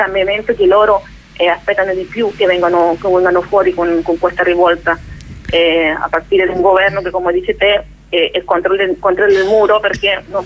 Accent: Chile; Italian is a second language; anche per me come cilena, è la prima problematica, questa Costituzione

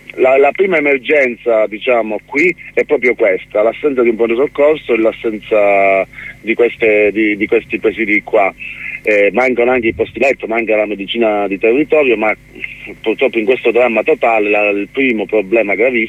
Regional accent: Calabria, Italy; L'abbiamo capito bene come calabresi, stiamo, subiamo giornalmente l'immigrazione, subiamo giornalmente quelle che sono diciamo le mancanze di questo territorio.

